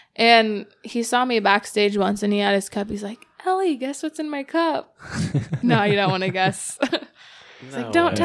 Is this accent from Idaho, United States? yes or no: yes; Idaho, United States; now in Los Angeles, United States; So the thing that was weird, so I had to move to LA and I'm from Idaho. You don't just move to LA.